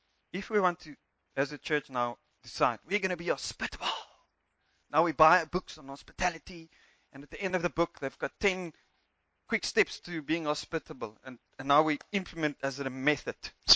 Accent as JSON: {"language": "English", "country": "South Africa", "first_language": "Afrikaans", "second_language": "English", "said": "nervous about preaching in Afrikaans than English. And I'm Afrikaans. I preach this in Afrikaans, now I'm in English, and I'm more relaxed now."}